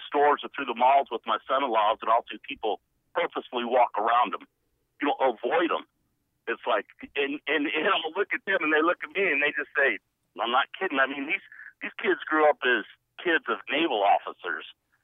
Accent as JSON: {"language": "English", "region": "California", "country": "United States", "tie": "born or raised there", "lives_now": "Florida, United States", "said": "I grew up in California in an area where there were no black folks. Moved to Florida"}